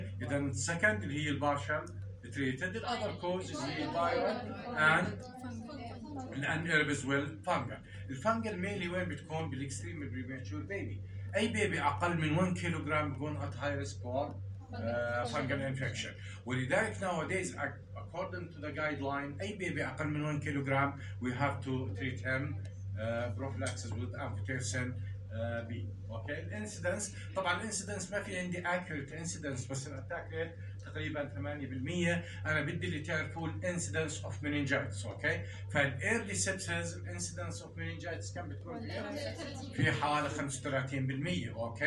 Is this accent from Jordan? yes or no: yes; Jordan; عندنا بالاردن قاعد بشوف الجرام نيجاتيف اكثر